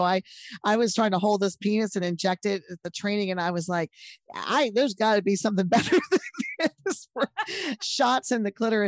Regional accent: Texas, United States; and of course I'm from Texas, so I'm going to use a chili contest as a, as my go-to.

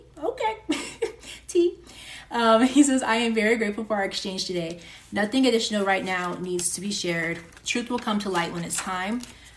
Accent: United States; I grew up in the States and there was this like book where it would show animals morphing into humans.

